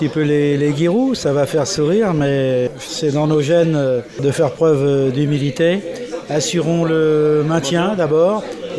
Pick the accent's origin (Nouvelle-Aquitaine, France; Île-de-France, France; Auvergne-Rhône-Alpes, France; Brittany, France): Brittany, France; Moi, je suis natif de Locmaria-Cœur et puis breton de par ma naissance, mais surtout breton de cœur. Je suis très attaché non seulement à mon pays, à Locmaria-Cœur, et puis très attaché à la Bretagne.